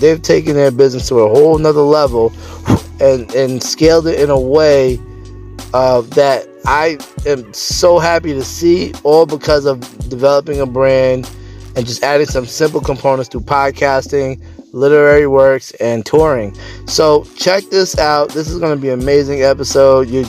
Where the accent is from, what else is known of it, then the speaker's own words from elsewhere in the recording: New York, United States; which is actually a phenomenal artist … actually from my hometown out here in Long Island